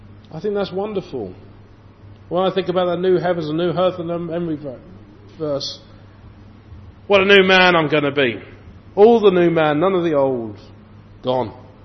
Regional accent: England, United Kingdom; And they don't wear proper trousers, as we English women would call them.

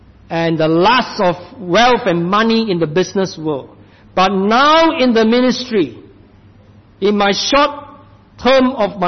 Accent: Singapore; Back in my home country, in Singapore, in our church, in our denomination, we have not just one of such cases, many in the church.

